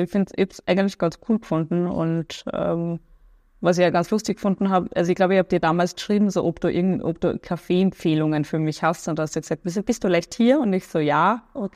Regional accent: Vienna, Austria; Ich bin ja ursprünglich aus Wien und meine Family lebt dort, bin dort einmal im Monat meistens.

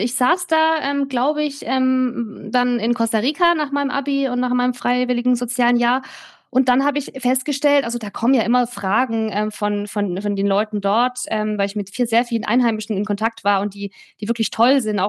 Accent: Baden-Württemberg, Germany; ich bin bei Eltern aufgewachsen, Mutter, Vater. Wir haben eine Doppelhaushälfte in einem 5000-Einwohner-Dorf, das mittlerweile zu Ludwigsburg, also zu der größeren Stadt gehört

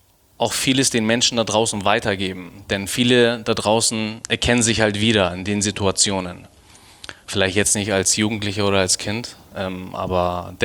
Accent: Germany; ich bin in Deutschland geboren.

